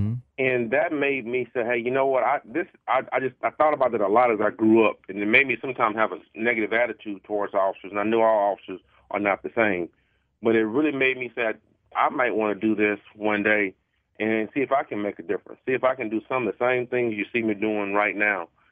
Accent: Baton Rouge, Louisiana, United States; I saw stuff happening in my community. Growing up in Baton Rouge

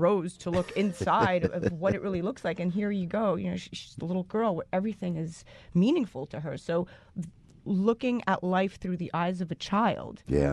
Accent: Canada; now in United States; I came here from Canada, and when I came and I signed to Elite New York under Monique Pollard, he at the time was Miramax Films, and I needed, as a Canadian, a visa.

